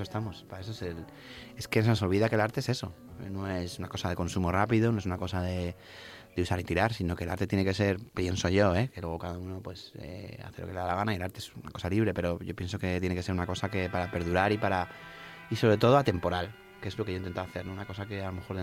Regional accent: Albacete, Castilla-La Mancha, Spain; Yo soy de Albacete, ¿vale?

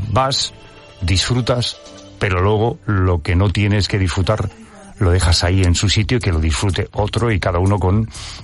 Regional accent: Badalona, Catalonia, Spain; El primer concierto que yo vi en Badalona, en mi ciudad natal, yo tendría 11 años.

